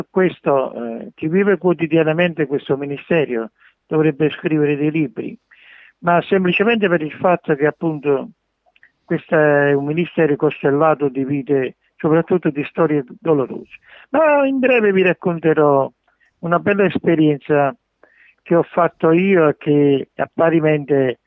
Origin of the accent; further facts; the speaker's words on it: Naples, Campania, Italy; io che sono di Napoli